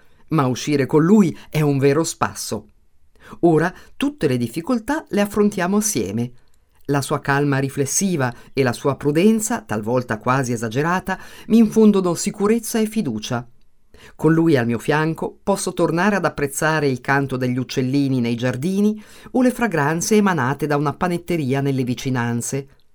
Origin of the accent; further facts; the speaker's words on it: Mendrisio, Ticino, Switzerland; born there; Sono nata a Mendrisio nel 1965